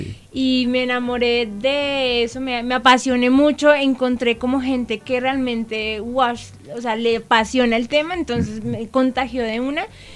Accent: Pasto, Nariño, Colombia; born there; now in Bogotá, Colombia; Yo nací en Pasto.

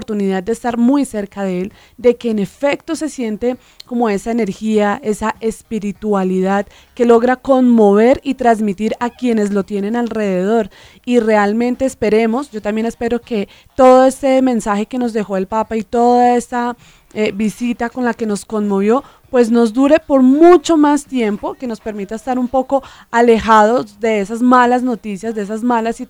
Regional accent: Colombia; como católica y como colombiana

